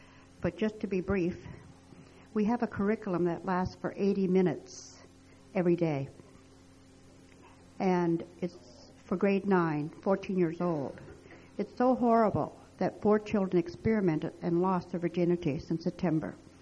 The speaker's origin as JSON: {"language": "English", "region": "New Brunswick", "country": "Canada", "said": "from Canada, New Brunswick, Canada."}